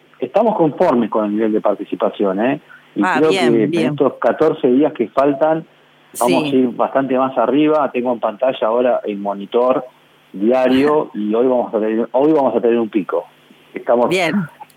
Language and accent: Spanish; Mar del Plata, Buenos Aires Province, Argentina; soy de Mar del Plata